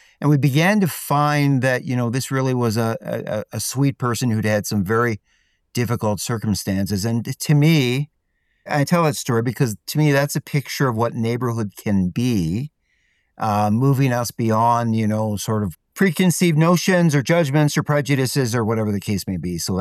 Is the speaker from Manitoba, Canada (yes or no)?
no; Ontario, Canada; I grew up in a neighborhood. I grew up in Ontario, originally from Ontario.